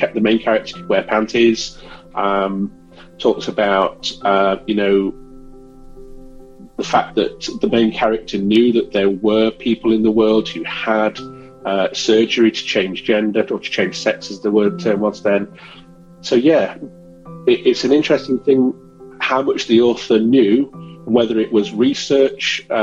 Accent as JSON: {"language": "English", "region": "East Midlands", "country": "United Kingdom", "said": "I'm from Lincolnshire in the United Kingdom."}